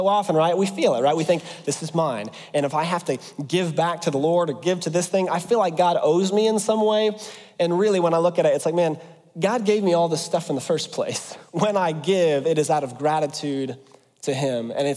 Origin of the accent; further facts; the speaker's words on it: Ohio, United States; now in Central Ohio, United States; And so I'm from West Ohio. I came to Central Ohio and recognize nobody's from West Ohio.